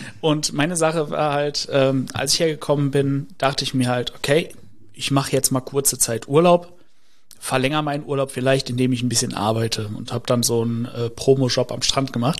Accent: Düsseldorf, North Rhine-Westphalia, Germany; now in Mallorca, Spain; Ursprünglich komme ich aus Düsseldorf, beziehungsweise aus dem näheren Umkreis von Düsseldorf.

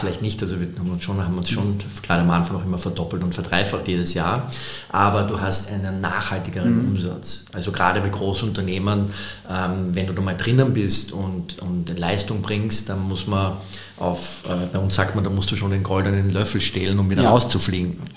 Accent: Austria; bei uns in Österreich, wir sind da noch ein bisschen hinterher, auch Deutschland noch.

